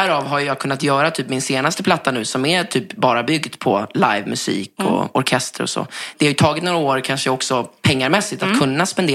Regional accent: Danderyd, Stockholm County, Sweden; born there; Jag föddes på Danderyds sjukhus 14 september med min mor och min gudmor Susanne.

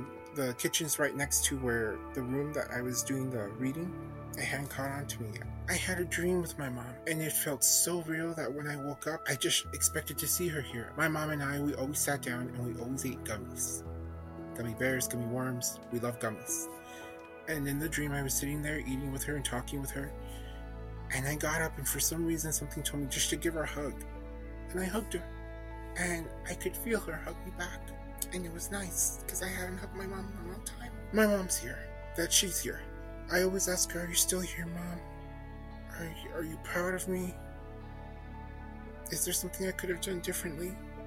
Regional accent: El Paso, Texas, United States; I'm from El Paso, Texas.

